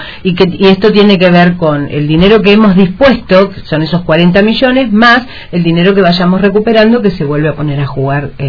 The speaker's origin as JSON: {"language": "Spanish", "town": "Río Grande", "region": "Tierra del Fuego", "country": "Argentina", "said": "para mí, que soy de Río Grande, la he realizado en cada uno de esos lugares donde me ha tocado participar con niveles de responsabilidad."}